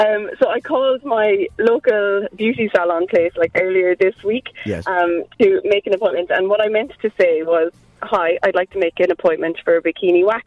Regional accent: Ireland; So I'm what people in Ireland refer to as a culty, which means I'm from the country.

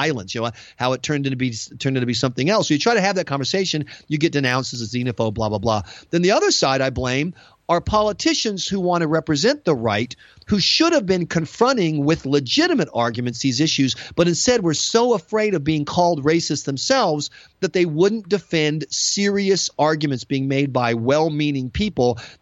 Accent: South Carolina, United States; And I'm from the South. I grew up in South Carolina.

